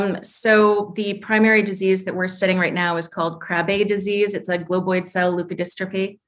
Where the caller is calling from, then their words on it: Columbus, Ohio, United States; I am calling from just outside of Columbus, Ohio.